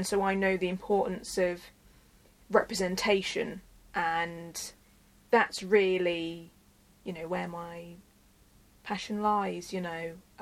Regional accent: Bury St Edmunds, East of England, United Kingdom; growing up in Bury St Edmunds, it's not a diverse place. And, you know, I would be one of few people of colour in my class.

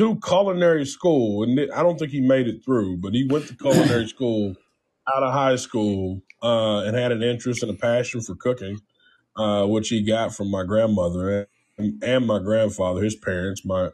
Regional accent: Charleston, West Virginia, United States; Yeah, so I grew up on Charleston's west side. I went to Glenwood Elementary, where the now famous Mary C. Snow, who has a school named after her, was my first principal.

